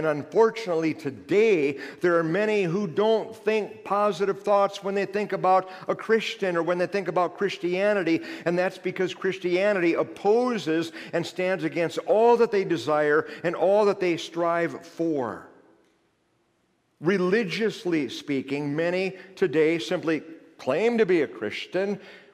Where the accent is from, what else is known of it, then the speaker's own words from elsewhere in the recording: Iowa, United States; And I would look at them and say, I'm from Iowa. I'm not even an Iowa fan.